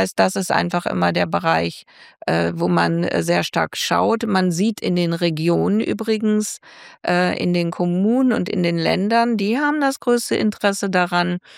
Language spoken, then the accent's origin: German; Germany; Ich bin im Fenner Hochmoor groß geworden. Und zu meiner Zeit, als ich noch Kind war, ein kleines 300-Seelendorf oder vielleicht waren es ein bisschen mehr.